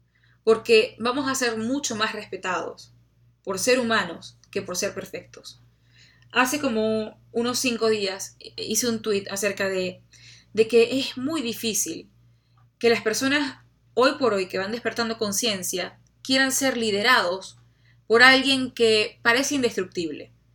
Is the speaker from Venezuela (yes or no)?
yes; Venezuela; como dicen en mi país Venezuela, con cara de cañón